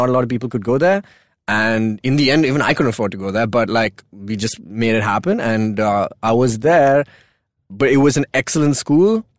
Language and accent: English; Dubai, United Arab Emirates; moved away as an adult; also born or lived in Hyderabad, India; now in Pune, India; So I grew up in Dubai. I was born in India. I was born in Hyderabad. I was there like for like 3 months.